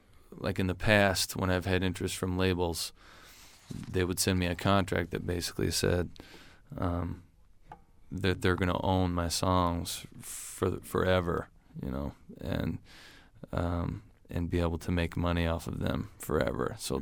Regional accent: Bloomington, Illinois, United States; So we did my hometown, Bloomington, Chicago, Minneapolis, St. Louis, Quad Cities

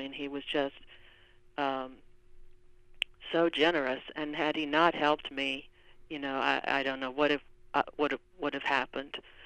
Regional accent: Richmond, Virginia, United States; But I was born and raised in Virginia, in Richmond.

